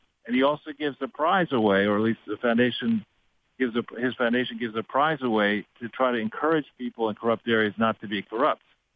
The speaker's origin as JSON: {"language": "English", "town": "Manhattan", "region": "New York", "country": "United States", "tie": "born or raised there", "said": "I was raised here in Manhattan"}